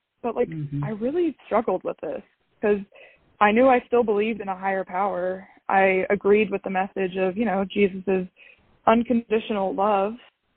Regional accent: Southern United States, United States; Growing up in the Bible Belt, I didn't really have the best experiences with faith and church.

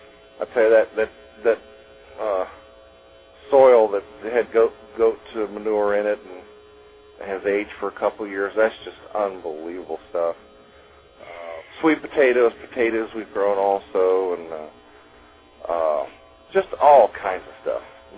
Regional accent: Louisiana, United States; also born or lived in Mississippi; I grew up in Louisiana, Mississippi, around poor blacks

